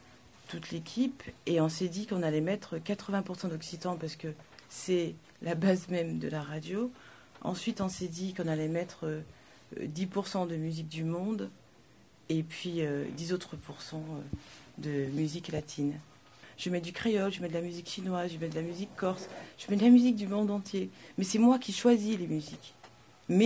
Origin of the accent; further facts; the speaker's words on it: French Guiana; Je suis guyanaise, je ne connais pas grand-chose sur la langue occitane.